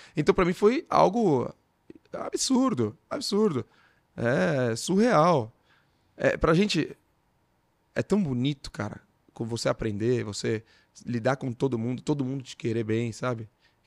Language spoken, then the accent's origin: Portuguese; São Paulo, Brazil; Eu vim de Jabaquara. Que é um bairro muito humilde, né? Ali perto de Adema e tudo mais.